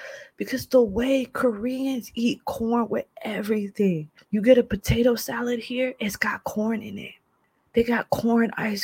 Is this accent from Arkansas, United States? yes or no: no; New Jersey, United States; while yes, I'm from Jersey, I'm Caribbean first.